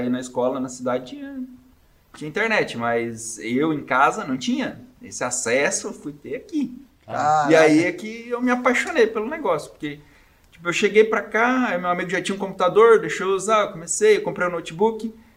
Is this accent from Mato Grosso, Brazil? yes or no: yes; Jauru, Mato Grosso, Brazil; now in Joinville, Brazil; eu sou um joinvilense importado. Eu sou de Jauru, Mato Grosso.